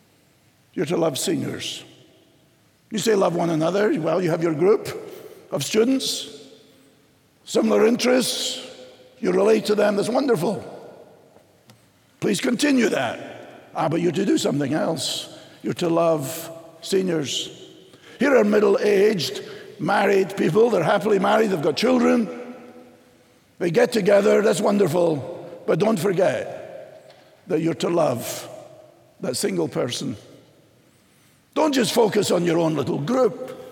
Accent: Scotland, United Kingdom; But my identity is not that I am Scottish.

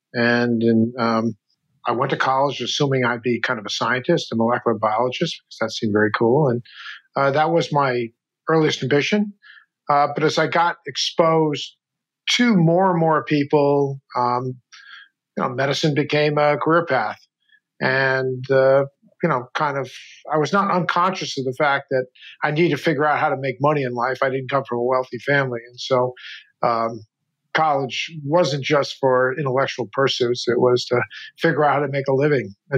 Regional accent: Connecticut, United States; The furthest I had been from my home was, Philadelphia. And I grew up in Connecticut, so I wasn't very far.

